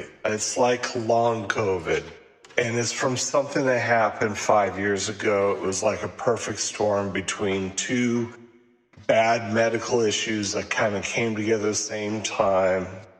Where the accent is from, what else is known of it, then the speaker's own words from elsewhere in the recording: Massachusetts, United States; I'm originally from Massachusetts. Had crazy parents that followed a preacher to North Carolina.